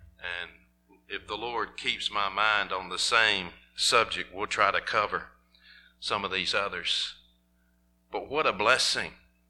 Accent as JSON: {"language": "English", "town": "Oxford", "region": "Mississippi", "country": "United States", "tie": "born or raised there", "said": "I was trying to stay in Oxford. I didn't want to leave my hometown."}